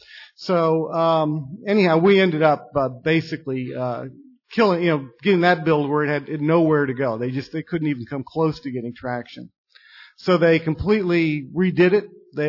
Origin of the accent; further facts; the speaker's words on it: Hillside, Illinois, United States; also born or lived in Kankakee; Illinois is my birth state. I was born in Kankakee. I grew up in Hillside, not too far from here.